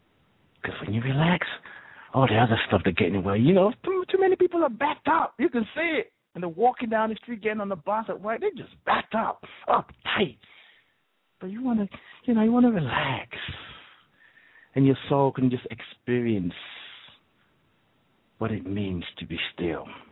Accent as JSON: {"language": "English", "region": "the South", "country": "United States", "accent": "southern", "said": "Like my southern accent."}